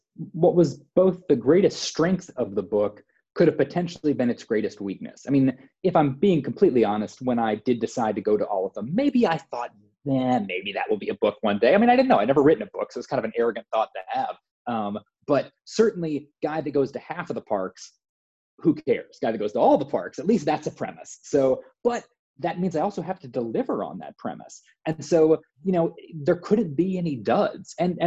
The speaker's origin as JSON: {"language": "English", "town": "North Charleston", "region": "South Carolina", "country": "United States", "tie": "born or raised there", "said": "if you walked outside of where I grew up in North Charleston, like you were in the woods."}